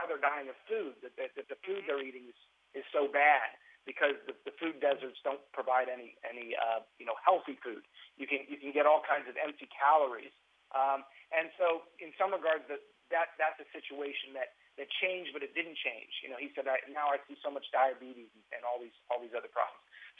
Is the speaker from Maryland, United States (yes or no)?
yes; Maryland, United States; You know, I know I grew up in Maryland, and there was something about Baltimore.